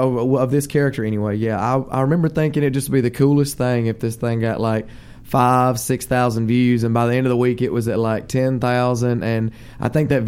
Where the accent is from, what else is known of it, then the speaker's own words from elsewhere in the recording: Alabama, United States; I am from Alabama.